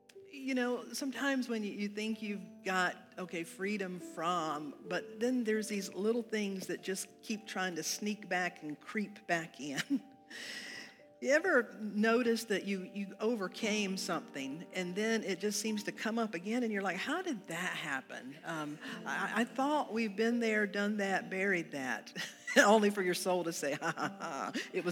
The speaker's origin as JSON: {"language": "English", "country": "United States", "said": "I'm glad I'm an American where we have warnings against things like this."}